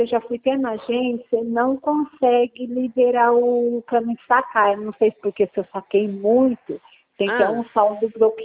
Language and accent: Portuguese; Ribeirão Preto, São Paulo, Brazil; Eu sou de Ribeirão